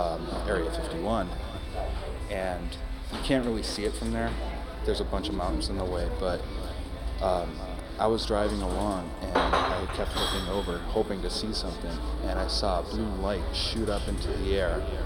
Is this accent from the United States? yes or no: yes; Las Vegas, Nevada, United States; I'm from Las Vegas, Nevada. I've lived there since September of 1995.